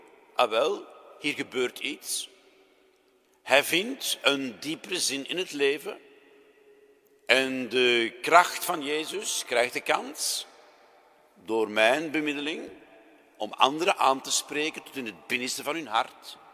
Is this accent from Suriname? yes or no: no; Antwerp, Flanders, Belgium; het is niet omdat we van Antwerpen zijn met, u weet wel, een nek van hier tot ginder